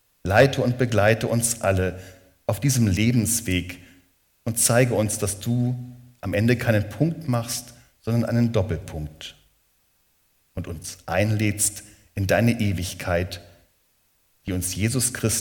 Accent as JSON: {"language": "German", "town": "Neunkirchen", "country": "Germany", "said": "ich komme ja aus Neunkirchen"}